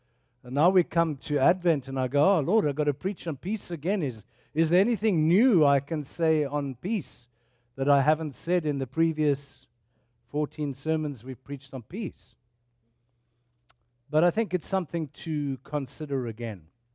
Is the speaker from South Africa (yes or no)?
yes; South Africa; now in Canada; So I refer to myself now as Cans-African or Circadian, because I'm not sure whether I'm South African or Canadian.